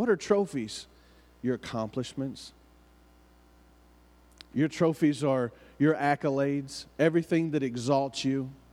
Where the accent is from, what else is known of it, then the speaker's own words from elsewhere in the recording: United States; accent: hillbilly; now in Green Bay, United States; But here I am in Green Bay, Wisconsin. I hope that I don't need an interpreter for my hillbilly accent.